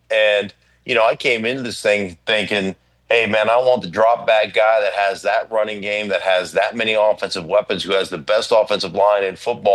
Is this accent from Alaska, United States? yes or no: yes; Alaska, United States; being a kid growing up in Alaska, being a huge fan of the National Football League